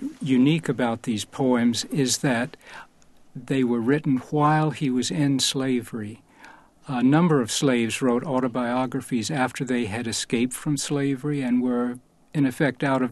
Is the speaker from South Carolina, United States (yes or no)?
yes; South Carolina, United States; I was quite fascinated by him, especially because he was from South Carolina, and I had been born and raised in South Carolina.